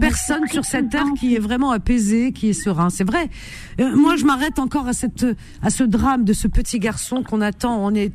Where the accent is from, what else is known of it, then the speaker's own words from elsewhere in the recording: Algeria; je suis native d'Algérie, mais je me dis maghrébine parce que pour moi on a la même culture.